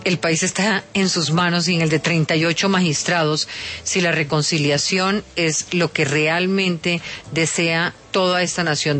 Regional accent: Colombia

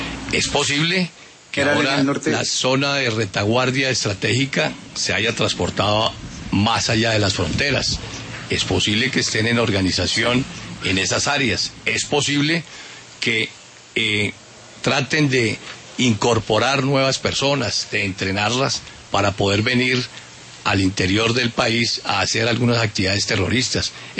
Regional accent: Colombia; Somos hombres de carne y hueso, hombres y mujeres de carne y hueso, que tenemos la misma cultura que tiene el pueblo colombiano.

